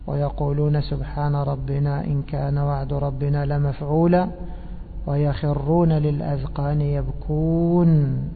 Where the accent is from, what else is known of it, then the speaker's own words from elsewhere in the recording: Cairo, Cairo Governorate, Egypt; كان عندنا في مصر في القاهرة قارئ معروف